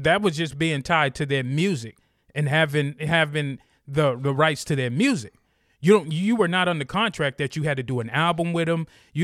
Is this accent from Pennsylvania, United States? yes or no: no; Boston, Massachusetts, United States; moved away as an adult; now in North Carolina, United States; I moved to North Carolina. In a few weeks, it'll be 2 years. I was born and raised in Boston.